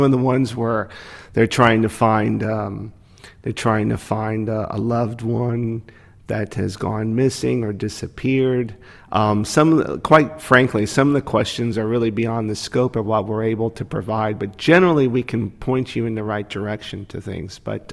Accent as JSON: {"language": "English", "town": "Sarasota", "region": "Florida", "country": "United States", "lives_now": "New York, United States", "said": "from Sarasota, Florida. Been here in New York about 24 years."}